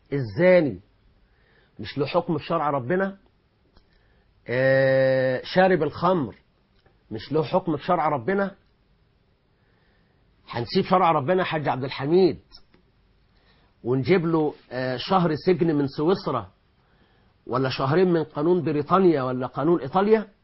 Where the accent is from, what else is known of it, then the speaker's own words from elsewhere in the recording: Egypt; احنا مصريين مسلمين عايزين نعيش شريعه ربنا